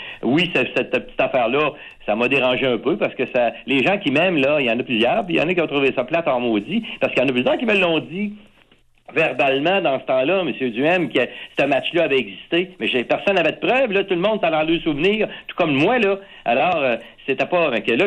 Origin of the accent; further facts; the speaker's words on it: Quebec City, Quebec, Canada; Limoilou, je venais de Limoilou, j'ai eu ça quand même, j'ai connu très bien ce comté-là, puis dans ma jeunesse